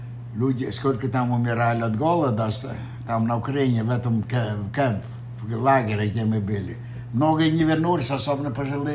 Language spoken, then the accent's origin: English; Bessarabia, Moldova; English is a second language; We came home from Ukraine to Moldavia. We lived in Moldavia, Bessarabia. The house was destroyed.